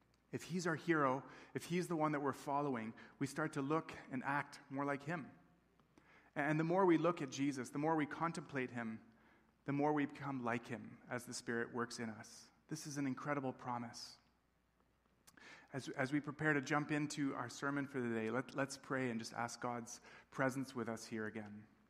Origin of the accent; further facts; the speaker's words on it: Tanzania; Some of you may know that I grew up in Tanzania in East Africa.